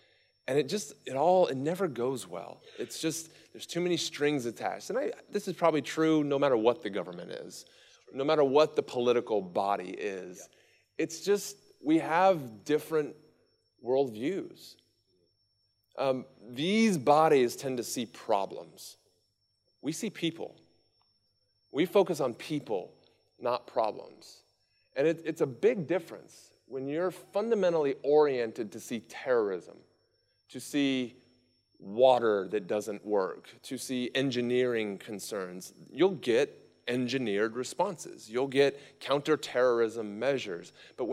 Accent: United States; like, as an American, I don't know what the last decades upon decades upon decades of foreign policy have done

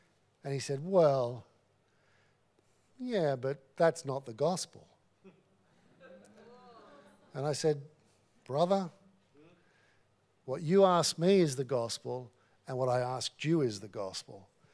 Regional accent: Australia; I said, well, I am an Australian, so the answer to that will be no.

